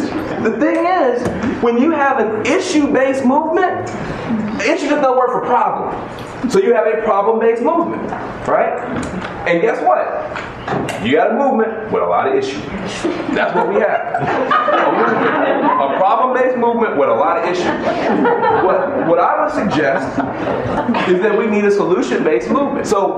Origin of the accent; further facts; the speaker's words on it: Tennessee, United States; I'm a Christian. I'm from Tennessee, born and raised on the edge of a small town, so-called red state.